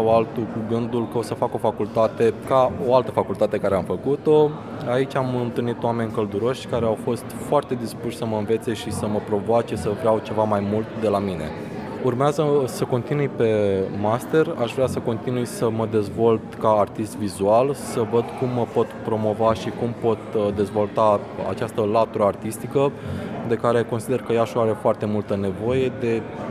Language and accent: Romanian; Iași, Iași County, Romania; born there; Intenționez să rămân în Iași, sunt născut, poate sunt mai melancolic de felul meu, dar este orașul meu natal